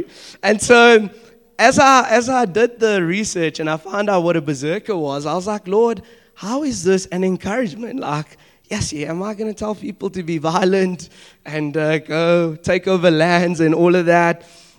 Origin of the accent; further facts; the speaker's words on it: Cape Town, Western Cape, South Africa; also born or lived in Democratic Republic of the Congo; now in Johannesburg, South Africa; And I was born in the DRC. I grew up in Cape Town, for the guys that don't know.